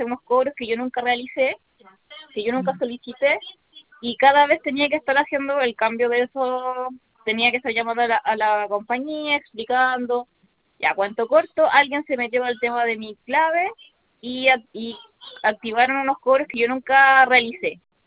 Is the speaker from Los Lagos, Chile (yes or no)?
yes; Osorno, Los Lagos, Chile; Yo soy de Osorno.